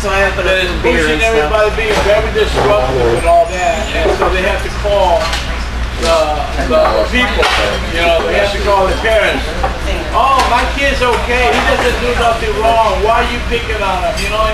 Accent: Chicago, Illinois, United States; I remember, you know, growing up in Chicago, in the neighborhood I lived

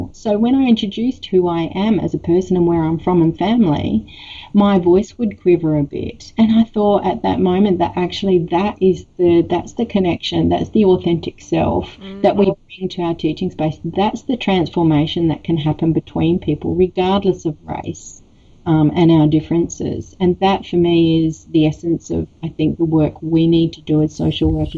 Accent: Western Australia, Australia; I was born here on Wadjuk Noongar Boodja, that my parents took up a posting in rural Western Australia.

